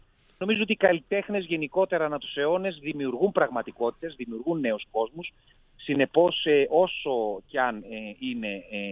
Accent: Thessaloniki, Central Macedonia, Greece; από όπου και εγώ κατάγομαι από τη Θεσσαλονίκη

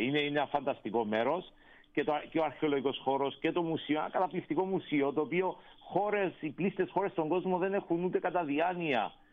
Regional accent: Cyprus; Και οι Κύπροι έχουμε, σχεδόν όλοι οι πλήστοι Κύπροι, από μικρή ηλικία πηγαίνουμε στην Ελλάδα.

